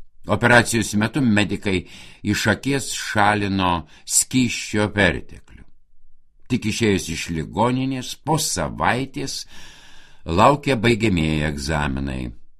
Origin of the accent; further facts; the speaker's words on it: Vilnius, Vilnius County, Lithuania; Pastarojoje augau, Antakalnis man gražiausias rudenį.